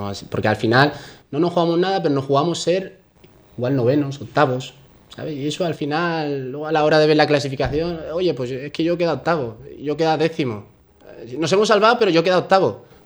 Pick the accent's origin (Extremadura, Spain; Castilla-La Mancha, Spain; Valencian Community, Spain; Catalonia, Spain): Valencian Community, Spain; Alicante; Yo soy de Alicante, yo soy aficionado del Hércules